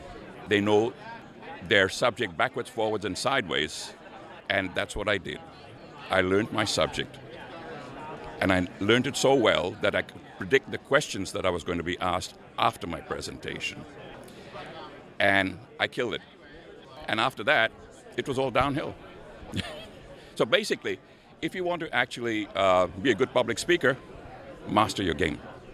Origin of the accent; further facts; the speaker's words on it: Sydney, New South Wales, Australia; from Sydney, Australia.